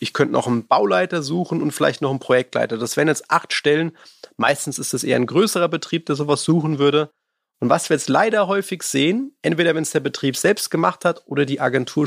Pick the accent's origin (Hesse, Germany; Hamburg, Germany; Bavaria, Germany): Hesse, Germany; Frankfurt am Main; wir kommen ja aus Frankfurt am Main